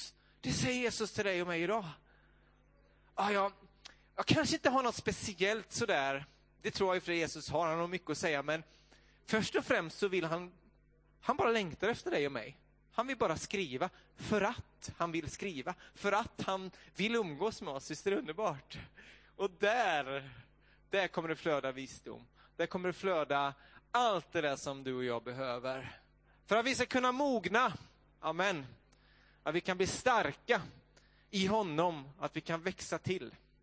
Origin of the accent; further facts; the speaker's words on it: Bergstena, Västra Götaland County, Sweden; där ute i Bergstena, socken. Det var några hus och där vi växte upp.